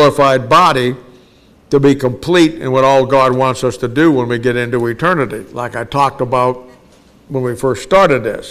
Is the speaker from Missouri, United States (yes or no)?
yes; Kansas City, Missouri, United States; I got on a plane one time, and I'm from Kansas City, and I flew from Kansas City to New York.